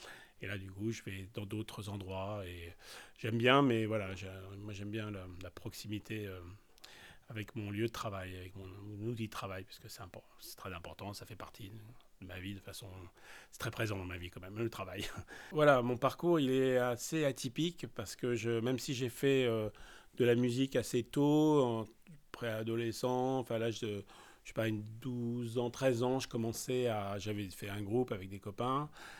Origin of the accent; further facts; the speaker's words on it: Paris, Île-de-France, France; also born or lived in Jerusalem; Je suis né à Paris, vécu quasiment toute ma vie à Paris, sauf entre l'âge de 16 ans et 18 ans, où j'ai habité la ville de la vieille ville, non, la nouvelle ville et après la vieille ville de Jérusalem.